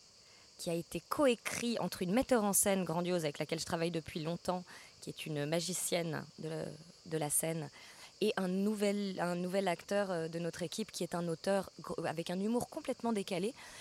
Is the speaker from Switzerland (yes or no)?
yes; Geneva, Switzerland; venue de Suisse, franco-suisse, mais j'ai grandi à Genève pendant 20 ans, dans une famille plutôt de musiciens.